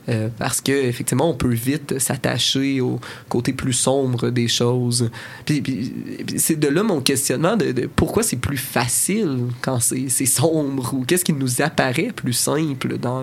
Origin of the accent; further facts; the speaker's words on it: Quebec, Canada; Je suis québécois, là, et j'ai lu beaucoup d'œuvres québécoises